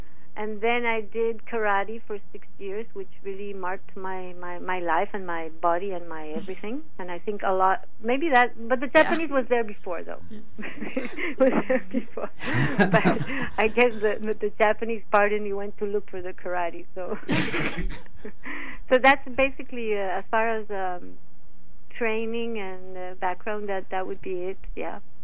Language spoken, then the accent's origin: English; Colombia; Because I come from South America. I come from Colombia.